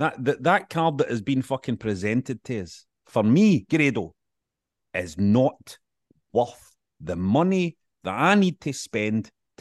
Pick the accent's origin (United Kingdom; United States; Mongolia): United Kingdom; Whatever else I am a British wrestling fan in Britain, right?